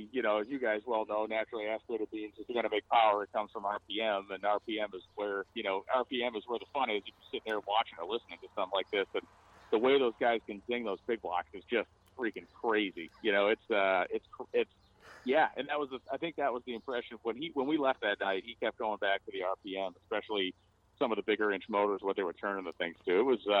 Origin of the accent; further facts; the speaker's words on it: Massachusetts, United States; I grew up in Massachusetts, still live there